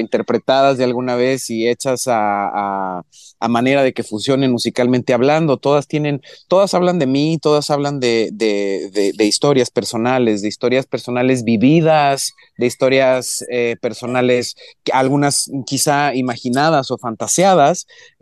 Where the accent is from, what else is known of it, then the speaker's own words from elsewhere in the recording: Guadalajara, Jalisco, Mexico; yo nací en Guadalajara, yo traigo el mariachi en las venas, me corre el mariachi y el tequila por derecho propio. Es algo con lo que nací, con lo que crecí.